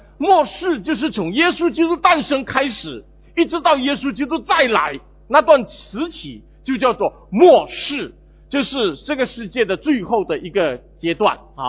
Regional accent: Singapore; 这是我们新加坡人无法想象的

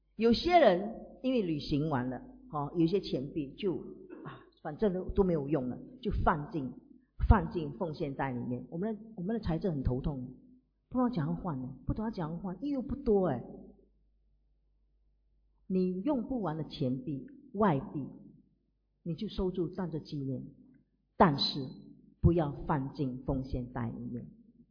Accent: Fujian, China; 他们是福建人，我们是福建人

